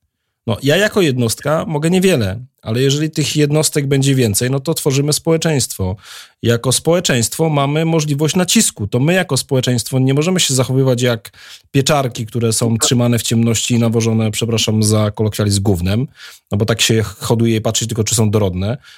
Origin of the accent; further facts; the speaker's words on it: Świdnica, Lower Silesian Voivodeship, Poland; z mojego rodzinnego miasta, ze Świdnicy. Z Kielc też, bo stamtąd jest moja teściowa, więc właściwie jestem połączony z tymi miastami